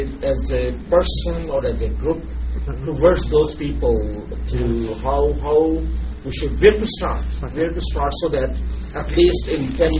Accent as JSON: {"language": "English", "country": "Pakistan", "said": "I'm basically from Pakistan."}